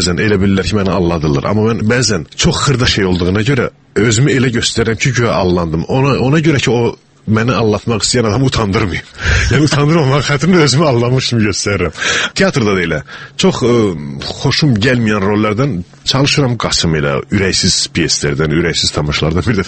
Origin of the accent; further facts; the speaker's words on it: Bilasuvar, Bilasuvar District, Azerbaijan; born there; Bu, yəni 53-cü ildə biz ora köçürülmüşük, mən orada anadan olmuşam, Biləsvarda doğulmuşam.